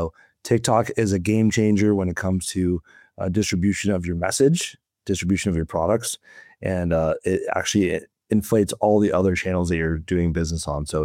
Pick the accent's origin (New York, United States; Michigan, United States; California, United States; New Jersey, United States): California, United States; San Diego; I'm actually usually from San Diego, but currently in Japan right now where it's 1 o'clock in the morning.